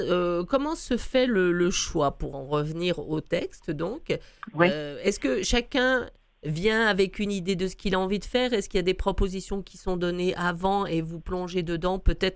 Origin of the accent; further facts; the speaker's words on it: France; now in Canada; moi, mon enfance ne s'est pas passée au Québec, elle s'est passée en France, parce que je suis française.